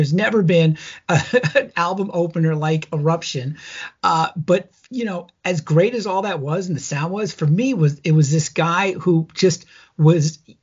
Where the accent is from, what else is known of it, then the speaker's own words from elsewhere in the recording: New York, United States; I grew up in Long Island too.